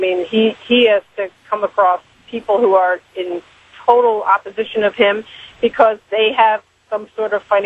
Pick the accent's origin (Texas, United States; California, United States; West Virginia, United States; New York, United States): New York, United States; born there; I'm a New Yorker by birth also. Now I live in Connecticut.